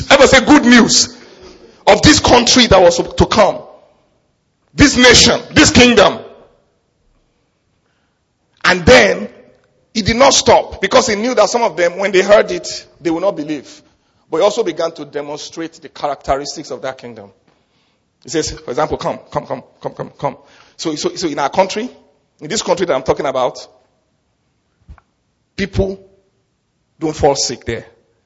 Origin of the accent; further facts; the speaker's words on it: Nigeria; I come from Nigeria, right? That's where I was born. Proud of that. I'm a proud Nigerian guy.